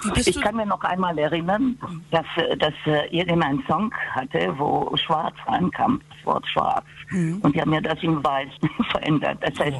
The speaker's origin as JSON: {"language": "German", "country": "Romania", "said": "Ja, ich habe mit 13 angefangen. Allerdings, ich komme aus Rumänien. Das war ein bisschen schwierig, da Rockmusik zu praktizieren."}